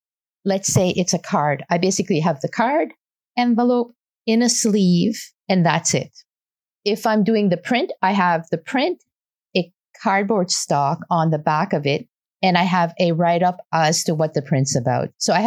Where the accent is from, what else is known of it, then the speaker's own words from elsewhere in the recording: Halifax, Nova Scotia, Canada; I'm from Halifax, Nova Scotia, and we have smokestacks just across the harbor in Dartmouth.